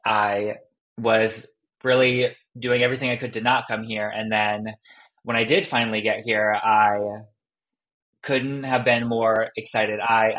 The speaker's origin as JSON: {"language": "English", "region": "Rhode Island", "country": "United States", "tie": "born or raised there", "said": "Like I grew up in Southern Rhode Island. There's nothing around. My high school and middle school is surrounded by a bunch of farms."}